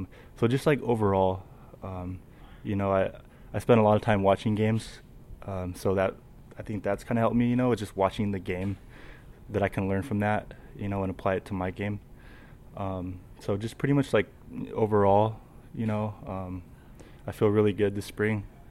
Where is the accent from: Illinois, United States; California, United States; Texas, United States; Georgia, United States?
California, United States; Chino; the off season I was rehabbing back home, my hometown, Chino, California.